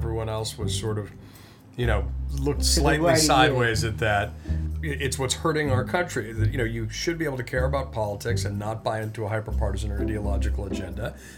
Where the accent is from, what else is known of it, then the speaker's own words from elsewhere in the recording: United States; Well, I'm an American mutt, as we all ultimately are, as a nation of immigrants.